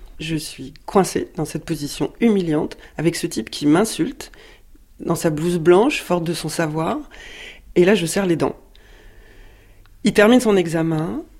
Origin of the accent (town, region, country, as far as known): Brittany, France; born there